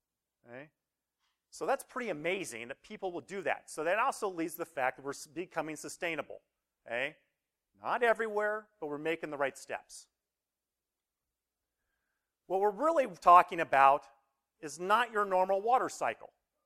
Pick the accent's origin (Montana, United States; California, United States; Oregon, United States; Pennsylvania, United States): Oregon, United States; I did not grow up there. Okay? I grew up in Oregon, where there's lots of water.